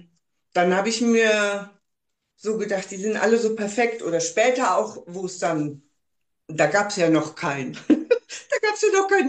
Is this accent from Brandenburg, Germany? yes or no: no; Bonn, North Rhine-Westphalia, Germany; ich komme aus Bonn, bin 60 Jahre alt